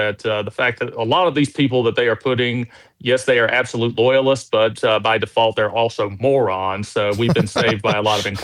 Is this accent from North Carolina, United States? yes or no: yes; North Carolina, United States; even in my hometown here in Western North Carolina, we had ICE going